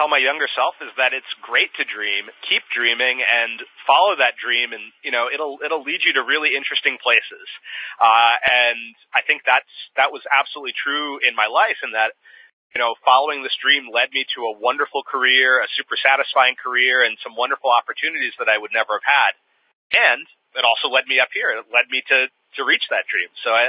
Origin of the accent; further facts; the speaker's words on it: United States; And I think growing up in Montgomery County, you get really comfortable and really comfortable